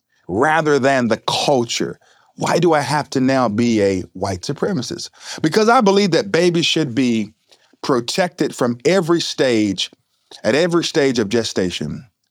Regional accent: North Carolina, United States; Recently in Wake County, North Carolina, I spoke at our school board meeting here in my hometown.

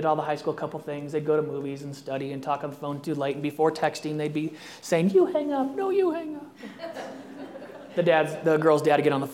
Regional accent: California, United States; I'm a Californian at heart.

